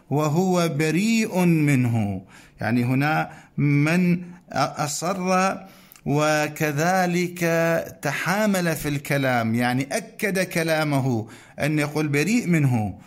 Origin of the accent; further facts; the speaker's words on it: Iraq; مقرر في كثير من الكليات ومن الجامعات في بلدنا العراق